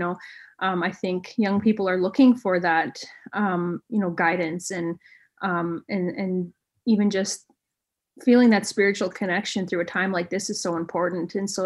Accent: Manitoba, Canada; I'm Cree Ojibwe from Peguis First Nation.

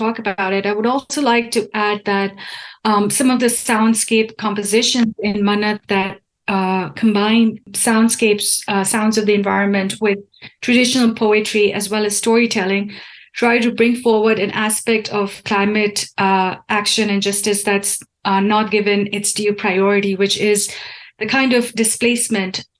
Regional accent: Pakistan; But throughout my journey growing up in Pakistan

